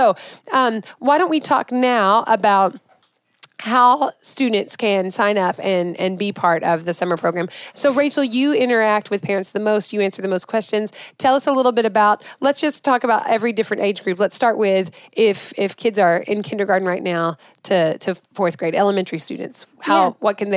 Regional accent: Arkansas, United States; Maybe they have county fairs everywhere, but we're all from Arkansas.

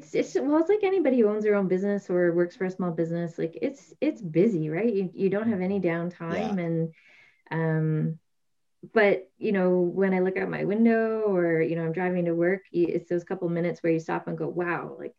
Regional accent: Ontario, Canada; now in Newfoundland, Canada; I would say people who were more disappointed that I was from Ontario were people from Ontario.

